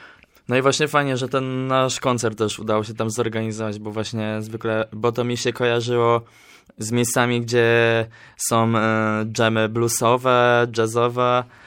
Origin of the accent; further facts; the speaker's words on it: Gdynia, Pomeranian Voivodeship, Poland; born there; now in Gdańsk, Poland; Tak, jestem urodzony w Gdyni.